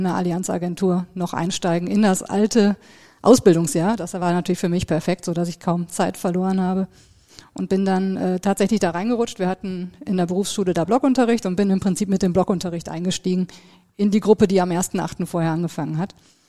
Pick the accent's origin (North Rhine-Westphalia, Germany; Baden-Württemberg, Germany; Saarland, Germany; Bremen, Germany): North Rhine-Westphalia, Germany; Bonn; Grundschule, noch im Bonner Raum. Ich bin in Bonn geboren und dort auch zur Schule gegangen, dort aufgewachsen. Danach ins Gymnasium in Bonn